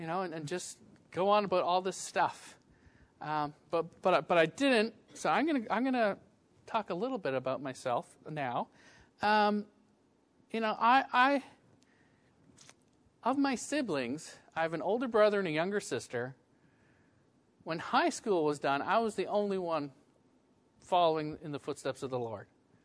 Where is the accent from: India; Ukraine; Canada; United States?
Canada; we're having a Canadian speaker tonight. Wow. I don't know if any of you have looked at the rankings recently, but I'm sorry to say we got you whooped. We're 2nd, right? The U.S. is 7th for the best places to live.